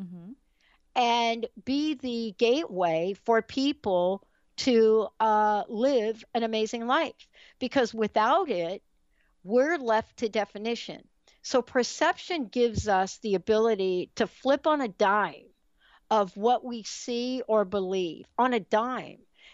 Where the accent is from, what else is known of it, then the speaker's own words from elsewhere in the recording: East Coast, United States; I grew up on the East Coast. Pittsburgh was in my wheelhouse of sports, right?